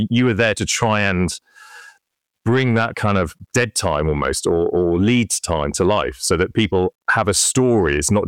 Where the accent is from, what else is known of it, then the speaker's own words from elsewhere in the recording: North West England, United Kingdom; So I grew up in the Northwest.